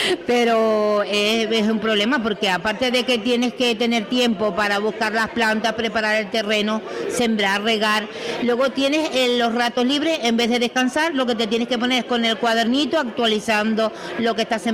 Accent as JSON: {"language": "Spanish", "town": "El Hierro", "region": "Canary Islands", "country": "Spain", "said": "Yo soy de origen de la Isla del Hierro."}